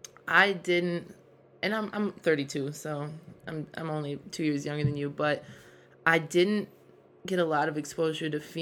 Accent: Spring Valley, Wisconsin, United States; she spoke to women like me in the Midwest. I'm from Wisconsin. I'm from a rural town as well. A town of like 1,000 people.

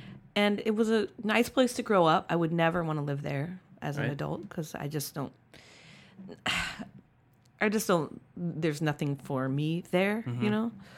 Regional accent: Mount Pleasant, Iowa, United States; born there; I was born in Mount Pleasant, Iowa.

